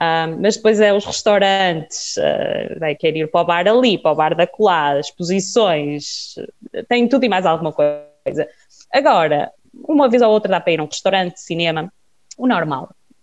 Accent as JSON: {"language": "Portuguese", "region": "Braga", "country": "Portugal", "tie": "born or raised there", "said": "eu estudei na UEM, mas também sou nascida e criada em Braga, portanto que também é uma cidade fabulosa."}